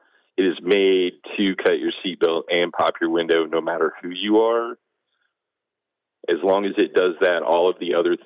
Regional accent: Wyoming, United States; moved away; Yeah, so I grew up in Wyoming, but my family's all from Eastern Kentucky, West Virginia. My family moved back from Wyoming in 94

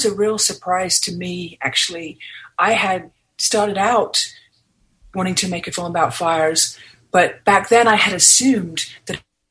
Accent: London, United Kingdom; moved away as an adult; also born or lived in New York City; I'm originally from the UK. I grew up in London, England. And then I had moved to New York City.

